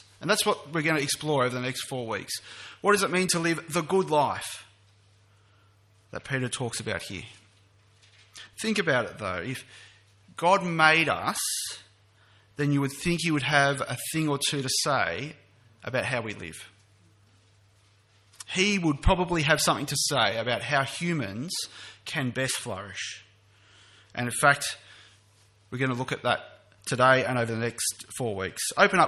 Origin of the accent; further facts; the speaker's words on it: Sydney, New South Wales, Australia; I'm an Australian from Sydney.